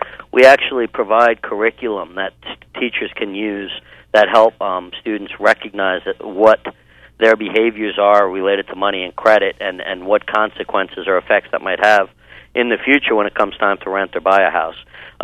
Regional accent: New York, United States; New York, but you can't take New York from the kid. Haven't lived there since the 80s, but yeah, I did. I grew up out in Eastern Long Island.

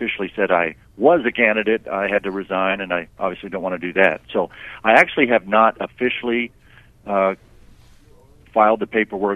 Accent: Tucson, Arizona, United States; I'm a native. I was born there in Tucson

